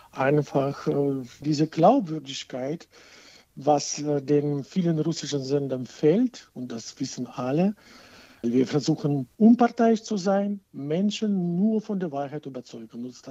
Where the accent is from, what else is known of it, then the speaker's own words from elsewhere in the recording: Kharkiv, Kharkiv Oblast, Ukraine; German is a second language; das passiert heute auch in meiner Heimatstadt, in Charkiw zum Beispiel.